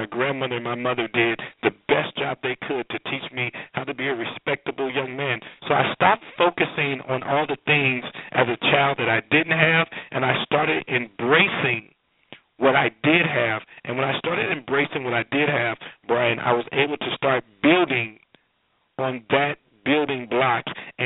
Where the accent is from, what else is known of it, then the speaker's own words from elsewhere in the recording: Compton, California, United States; And obviously growing up in Compton, California, at a time where Compton was said to be the worst city in America.